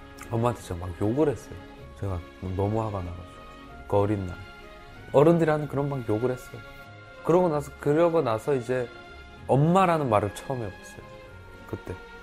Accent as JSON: {"language": "Korean", "country": "North Korea", "moved": "yes", "lives_now": "South Korea", "said": "진짜 북한 사람이에요? 네 북한 사람이에요."}